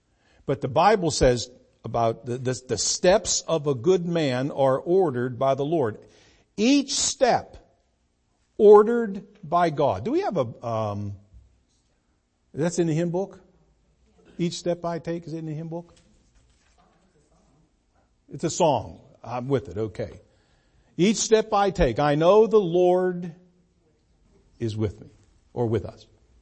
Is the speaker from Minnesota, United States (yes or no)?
no; Freeport, Pennsylvania, United States; Well, everybody knows where Pittsburgh's at, but if I'm going to say I'm from Freeport, Pennsylvania, well, where is that at? Oh, it's about 35 minutes north Pittsburgh.